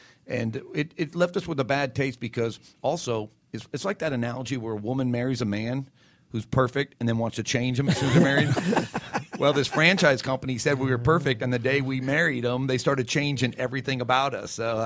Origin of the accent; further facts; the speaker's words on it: Atlanta, Georgia, United States; So they're very loyal to us because I'm from Atlanta and the people we hire from Atlanta, Chris is from Atlanta, and it comes back to you.